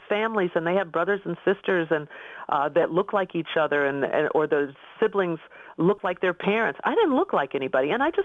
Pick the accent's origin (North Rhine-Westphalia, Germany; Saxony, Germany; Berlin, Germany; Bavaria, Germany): Bavaria, Germany; Munich; now in Washington, United States; I'm from Germany. I'm from Munich.